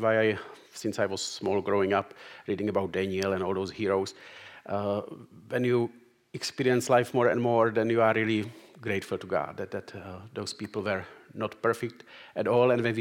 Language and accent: English; Czechia; born there; English is a second language; moved away; I am Czech, so I was born in Czech